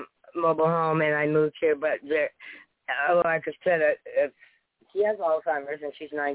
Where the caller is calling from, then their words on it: Sunnyvale, California, United States; I'm a first-time caller. I'm calling from Sunnyvale, California.